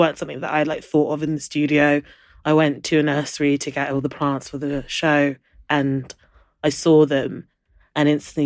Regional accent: London, United Kingdom; growing up in London and having a, you know, fairly urban cosmopolitan type surrounding

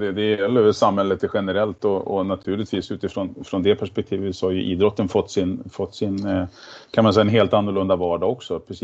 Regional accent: Järna, Stockholm County, Sweden; Jag är ju född och uppvuxen ute i Järna

